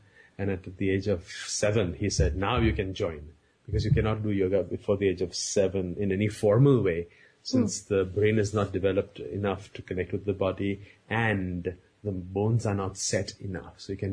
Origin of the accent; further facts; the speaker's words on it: Mumbai, Maharashtra, India; I was born and brought up in India, in Bombay.